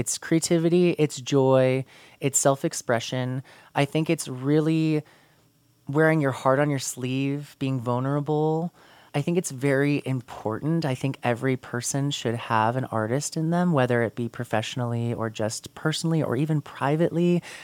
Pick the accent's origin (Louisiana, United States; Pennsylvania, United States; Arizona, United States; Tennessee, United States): Arizona, United States; Phoenix; now in Colorado, United States; And then I'm from Phoenix. I've done a handful of shows at my home theater.